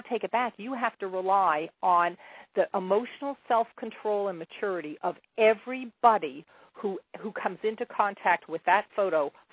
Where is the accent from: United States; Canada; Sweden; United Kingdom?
Canada; Toronto, Ontario; I'm a Canadian and I'm living here in Toronto